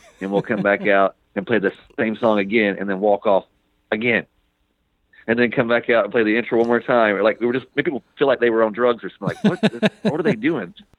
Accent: North Carolina, United States; now in Los Angeles, United States; I moved out, to LA.

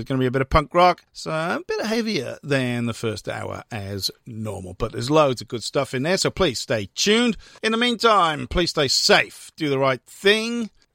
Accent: Wales, United Kingdom; I am from Wales. Wales has its own language.

